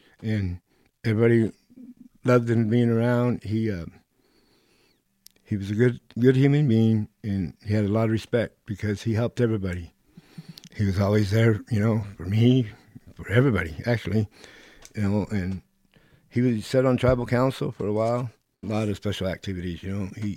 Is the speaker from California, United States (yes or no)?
no; Nevada, United States; But we grew up in Nevada, and my dad's from here, and we all went to Nevada when we was younger